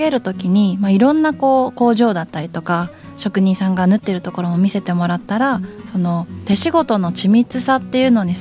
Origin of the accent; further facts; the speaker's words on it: Higashikagawa, Kagawa, Japan; moved away as an adult; 私が東香川市出身なんですけれども、大学進学を機にしばらく県外に出ておりまして、